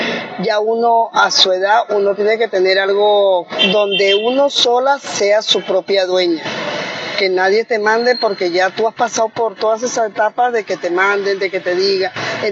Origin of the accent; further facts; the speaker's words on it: Peru; now in Venezuela; Yo soy peruana, tengo 35 años aquí en Venezuela